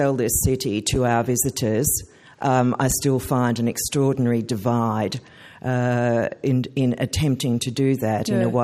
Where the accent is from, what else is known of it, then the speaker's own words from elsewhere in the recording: Queensland, Australia; moved away as an adult; now in Canberra, Australia; I'm also a Queenslander, and I don't have that tea towel.